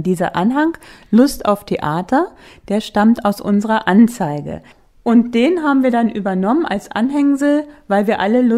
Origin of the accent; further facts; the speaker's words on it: Ödlum, Germany; weil ich schon als Kind in Ödlum in der Dorfbühne mitgespielt habe